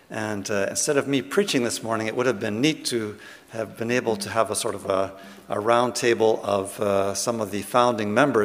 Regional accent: Saskatoon, Saskatchewan, Canada; I grew up in Saskatoon, Saskatchewan.

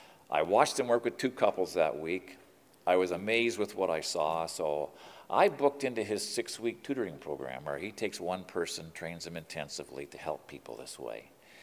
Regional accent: Ontario, Canada; I'm from Southern Ontario, and it was cold down there.

